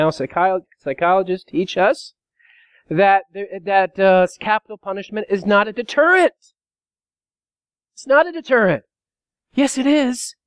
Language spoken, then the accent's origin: English; Scotland, United Kingdom; I can say that because I'm Scottish myself.